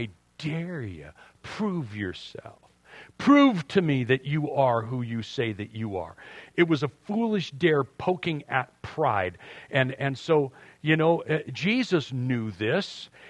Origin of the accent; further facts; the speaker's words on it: San Fernando Valley, California, United States; also born or lived in Pasadena / Washington State; now in San Diego, United States; I was born in Pasadena, grew up San Fernando Valley, but we moved up when I was in grade school, I think third grade or something like that.